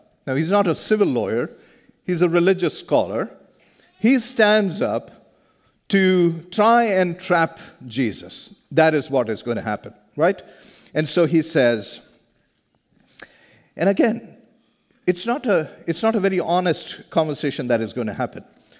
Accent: India; Now, I come from India. I grew up in India. I lived the first half of my life so far in India.

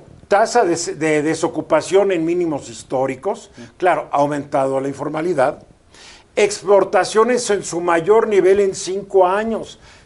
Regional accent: Mexico City, Mexico; Orgullosamente chilango. El término correcto es somos de la Ciudad de México, deberíamos ser mexicas.

